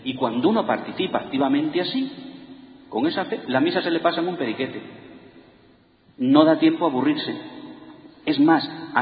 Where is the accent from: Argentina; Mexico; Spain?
Spain; como los españoles somos tan machos, no nos podemos besar entre los hombres